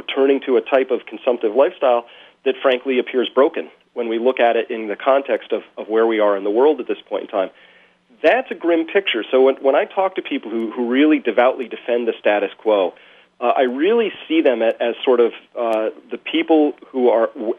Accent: Massachusetts, United States; I've watched the media try and understand why Scott Brown won in Massachusetts, my home state, and I think they're missing it.

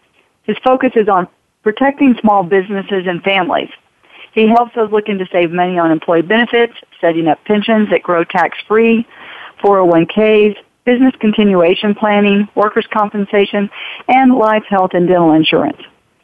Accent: Texas, United States; I grew up in Texas, and, you know, we ate fried food

